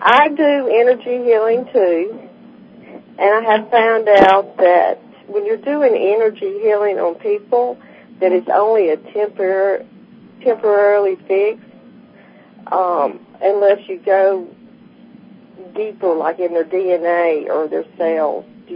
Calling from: Mississippi, United States; I'm from Mississippi.

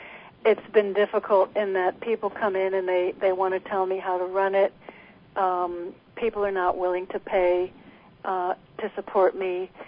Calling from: Connecticut, United States; I'm in Connecticut.

